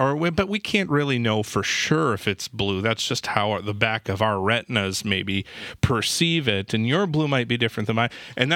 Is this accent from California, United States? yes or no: no; Minneapolis, Minnesota, United States; he found I was from Minneapolis and wondered if I partied